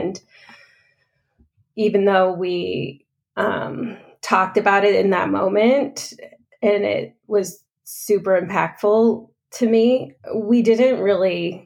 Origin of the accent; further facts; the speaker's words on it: California, United States; also born or lived in San Diego; now in Bay Area, United States; I was born in 1978. So I grew up in Northern California, but I was born in San Diego, and we moved to Humboldt County when I was 2.5.